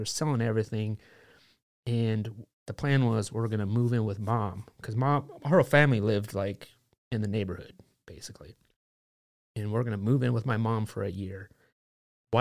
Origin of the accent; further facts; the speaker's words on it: Los Angeles, California, United States; we're from Los Angeles area, never grew anything in our life, didn't know anybody who grew anything, never held a chicken